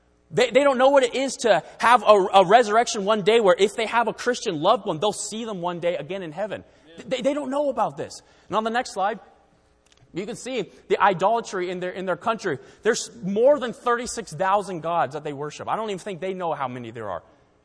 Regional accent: Taiwan; I was born and raised in Taiwan, so I kind of cheated in learning the language. I went to their schools early on, grew up. All my friends were Taiwanese.

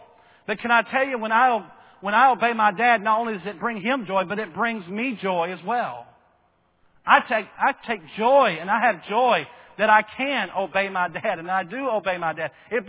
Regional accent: Bowie, Texas, United States; I remember as a kid, growing up in Bowie, people complaining in Bridgeport about the lake being run dry by the city of Fort Worth.

